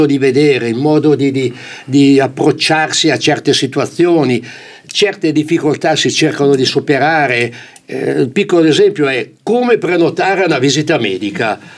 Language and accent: Italian; Milan, Lombardy, Italy; Allora, io da buon milanese